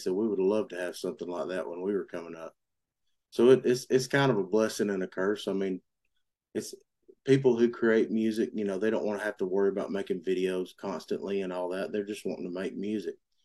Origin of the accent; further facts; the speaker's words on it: Clayton, Georgia, United States; I miss home sometimes because I love the mountains. And but no, growing up was great. It was a small community. Very tight knit.